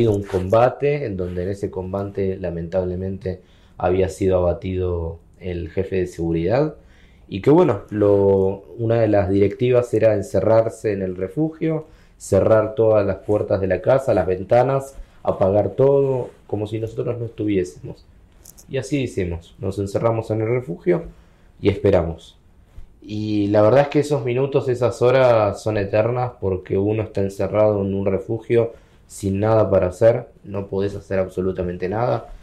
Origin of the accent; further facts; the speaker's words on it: Argentina; como soy argentino, más pequeño que la provincia más pequeña de Argentina.